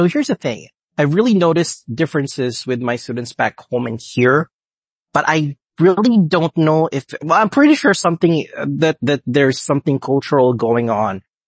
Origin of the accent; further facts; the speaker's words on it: Philippines; now in United States; I'm from the Philippines. It's a tropical country. And now I'm in Western PA. It's in the Northeast. Winters are really harsh here